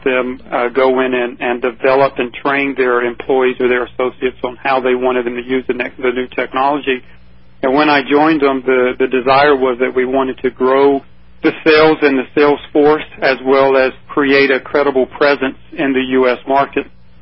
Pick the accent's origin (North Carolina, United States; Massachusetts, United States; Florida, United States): North Carolina, United States; Fayetteville; also born or lived in Greensboro / Rocky Mount; I was born in Greensboro, but primarily grew up in eastern North Carolina, spent some time in Rocky Mount before moving to and graduating from high school in Fayetteville.